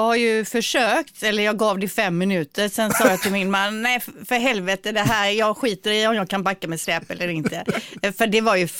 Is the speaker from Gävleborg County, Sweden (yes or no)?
no; Gothenburg, Västra Götaland County, Sweden; Och som göteborgare liksom, när det regnar snett underifrån